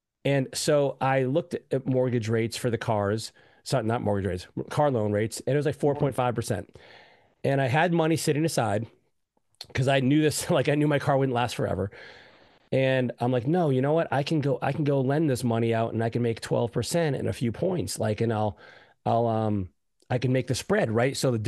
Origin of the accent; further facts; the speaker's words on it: Raleigh, North Carolina, United States; We have an upcoming business builder workshop in Raleigh, North Carolina, my hometown, from November 13th to the 15th.